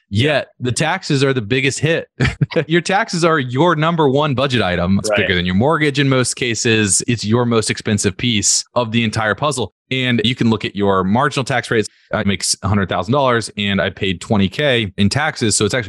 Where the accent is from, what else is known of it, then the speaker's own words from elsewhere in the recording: Hickory, North Carolina, United States; It was my hometown, Hickory, North Carolina.